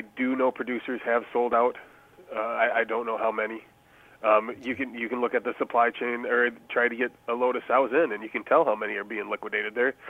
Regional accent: Wisconsin, United States; I am from Wisconsin, the dairy state.

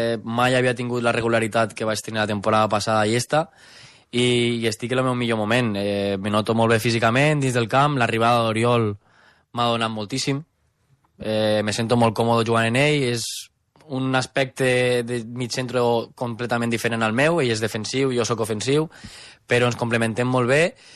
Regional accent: Ulldecona, Catalonia, Spain; Faldut som els que som d'Ulldecona.

